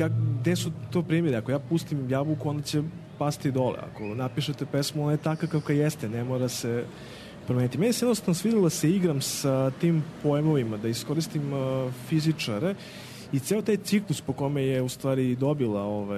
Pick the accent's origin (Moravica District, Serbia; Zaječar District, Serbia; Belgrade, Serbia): Zaječar District, Serbia; Zaječar; Ja sam iz Zaječara, nagrade iz Zaječara, ja sam prvi Zaječarac koji je dobio tu nagradu